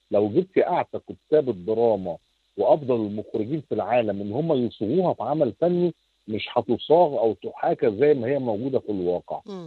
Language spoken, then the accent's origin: Arabic; Alexandria, Alexandria Governorate, Egypt; ده احنا ستات اسكندريه اللي الشاعر عمل فيهم اغنيه